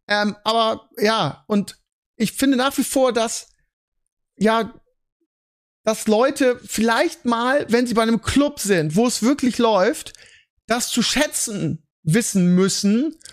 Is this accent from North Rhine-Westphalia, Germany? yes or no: no; Bremen, Germany; Wo, gerade als Bremer